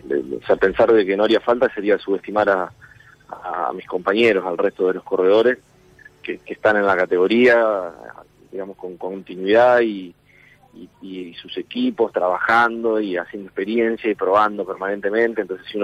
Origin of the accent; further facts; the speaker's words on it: Concordia, Entre Ríos, Argentina; Obviamente yo soy de Concordia